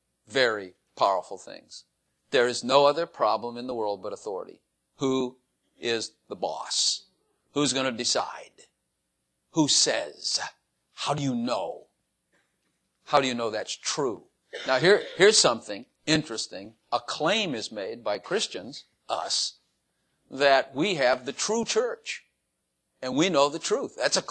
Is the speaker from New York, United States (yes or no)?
no; Dallas, Texas, United States; I'm an American. Well, there's a lot of pride in that. I'm a Texan. There's a lot of pride in that. I'm from Dallas.